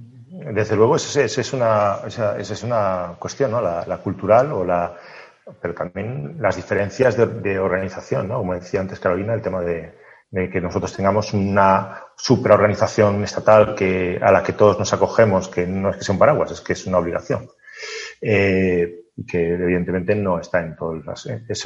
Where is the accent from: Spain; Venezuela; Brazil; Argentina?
Venezuela; yo me crié en Latinoamérica, en Venezuela, y bueno, conozco un poquillo la cultura y la idiosincrasia latinoamericana, porque lo viví, estoy allí viviendo